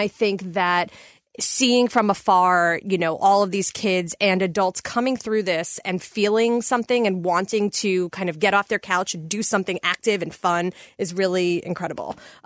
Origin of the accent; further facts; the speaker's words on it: Queens, New York, United States; moved away as an adult; now in Los Angeles, United States; I'm originally from New York, from Queens. And I moved out to L.A. 6 years ago.